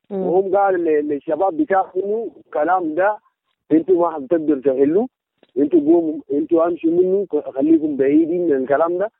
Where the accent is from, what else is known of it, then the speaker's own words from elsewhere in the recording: South Sudan; من المفترض أن نحن كجنوبي نتلمى مع بعض